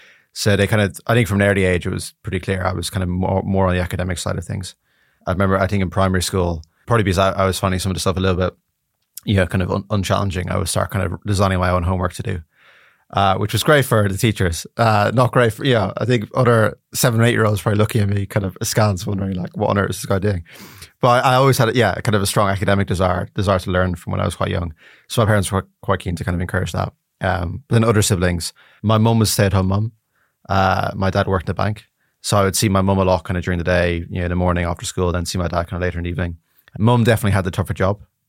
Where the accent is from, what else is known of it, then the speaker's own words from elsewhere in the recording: Dublin, Leinster, Ireland; Yeah, I mean, it is one of these things where when you grow up somewhere, you don't really have anything to compare to.